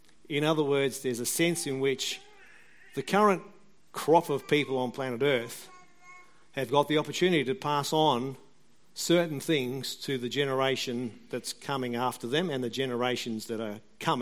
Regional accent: Australia; I'm Australian, born in Australia, Australian parents. I'm an Australian citizen.

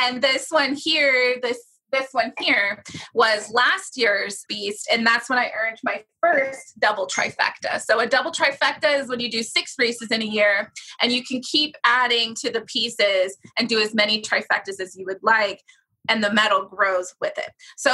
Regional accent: Sacramento, California, United States; I did my first race in my hometown in Sacramento.

